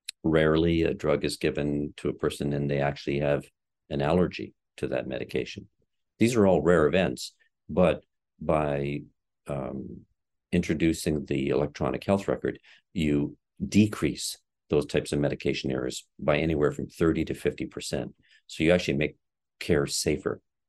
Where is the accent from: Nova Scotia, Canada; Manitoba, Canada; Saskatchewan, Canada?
Nova Scotia, Canada; also born or lived in Ontario; I'm originally from Nova Scotia, and I had my early medical training here. And I worked in Ontario for over 30 years